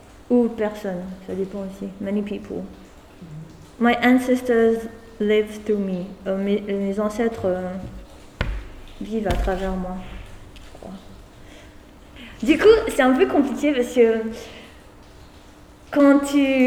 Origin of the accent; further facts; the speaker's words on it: Thailand; born there; first language Thai; French is a second language; Ma langue maternelle, c'est le thaïlandais.